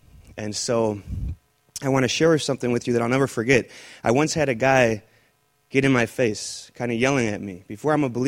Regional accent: Waukegan, Illinois, United States; I grew up in Waukegan. I was an Eagle Scout. I grew up Catholic, so I went to Catholic schooling.

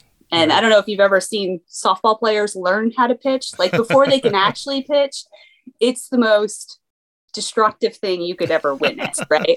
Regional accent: Toms River, New Jersey, United States; I grew up in Toms River, New Jersey. You know, it's a pretty big baseball town.

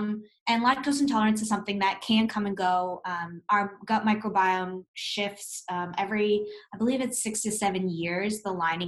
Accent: Boston, Massachusetts, United States; I'm from Boston.

